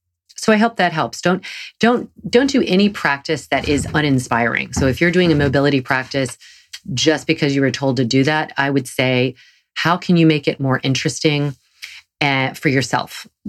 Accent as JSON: {"language": "English", "region": "Southern United States", "country": "United States", "accent": "Southern", "said": "And I realized because of my Southern accent, many people actually thought it like was Mary the name."}